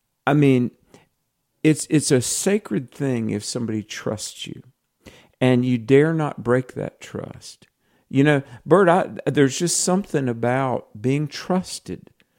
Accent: the South, United States; I know this sounds crazy, maybe, and I'm from the South, you can tell

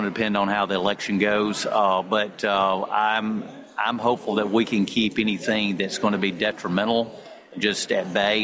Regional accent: Alabama, United States; I'm a delegate from Alabama.

